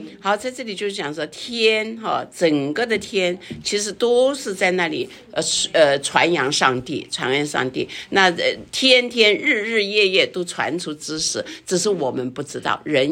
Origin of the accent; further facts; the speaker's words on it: China; moved away as an adult; now in United States; 那特别我们从中国飘到美国来，我们像我很年轻就过来，20几岁就过来，那个时候觉得说啊，我的老家在中国啊